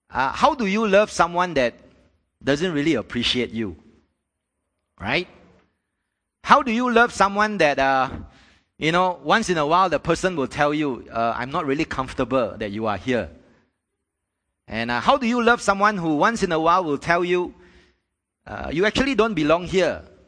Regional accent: Malaysia; because I'm a Malaysian and I'm preaching to Malaysian

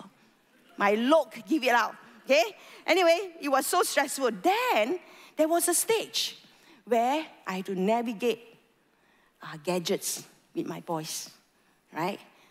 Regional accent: Malaysia; I am a Malaysian, I'm going to try to read the Hebrew words to you

